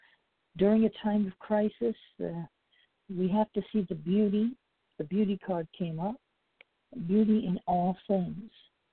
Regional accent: the North, United States; now in Orlando, United States; It's been my place, my hometown for a long time. Don't say for, because you can tell I'm from really up north. Because Southerners don't say fur.

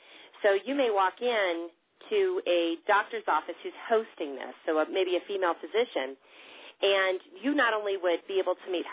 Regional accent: California, United States; moved away as an adult; And I came from Southern California 4 years ago

